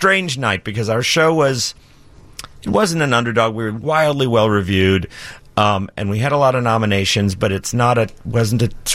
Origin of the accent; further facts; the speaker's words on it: Midwest, United States; First of all, I'm a Midwesterner